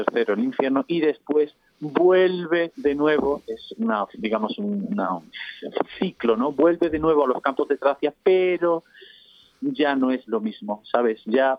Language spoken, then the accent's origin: Spanish; Andalusia, Spain; vuelvo a bajar por mi tierra, por Andalucía.